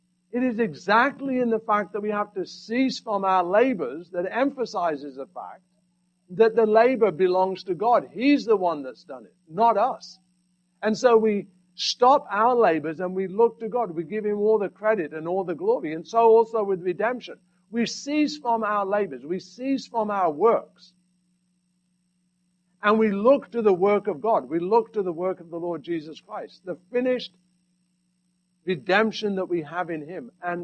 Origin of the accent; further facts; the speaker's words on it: England, United Kingdom; When I was growing up in England, the shops were closed.